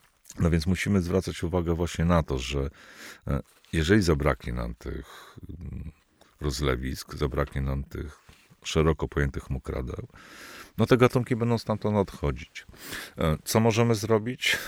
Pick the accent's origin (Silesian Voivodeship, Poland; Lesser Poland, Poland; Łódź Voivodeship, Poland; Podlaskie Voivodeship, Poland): Podlaskie Voivodeship, Poland; Biebrza; born there; ja się urodziłem w miejscowości o nazwie nomen omen Biebrza.